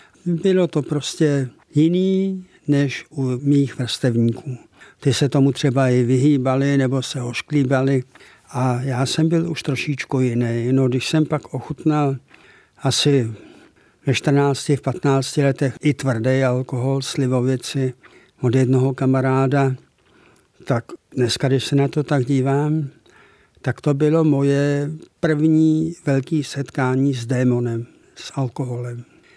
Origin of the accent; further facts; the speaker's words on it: České Budějovice, South Bohemian Region, Czechia; já jsem se narodil tady v Budějcích, když to řeknu budějcky správně